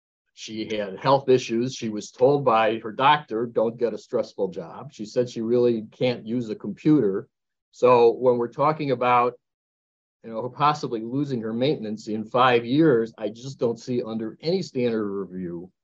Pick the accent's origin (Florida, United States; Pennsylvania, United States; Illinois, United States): Illinois, United States; Chicago; I mean, I admit I'm from Chicago